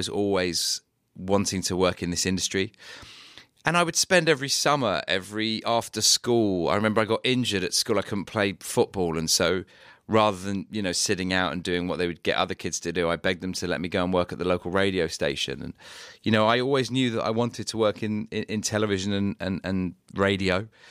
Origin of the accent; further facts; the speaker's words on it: London, United Kingdom; born there; Yeah, I was born in Northwest London, born into an Orthodox Jewish family.